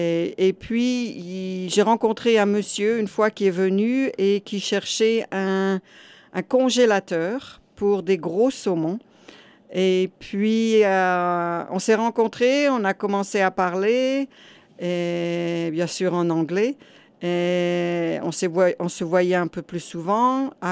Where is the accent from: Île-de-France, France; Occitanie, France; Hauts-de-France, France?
Hauts-de-France, France; born there; Je suis née en France, dans le nord de la France, près de Saint-Omer